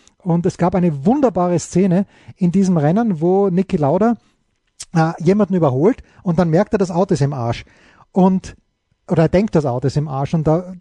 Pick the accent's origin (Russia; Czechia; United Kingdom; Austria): Austria; als Österreicher ist man natürlich sozialisiert worden, wenn man als junger Österreicher in den 70er Jahren noch wirklich jung und beeinflussbar war.